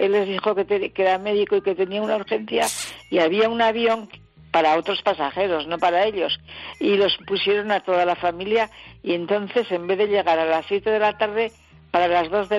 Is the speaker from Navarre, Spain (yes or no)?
yes; Pamplona, Navarre, Spain; somos de Pamplona, ¿sí?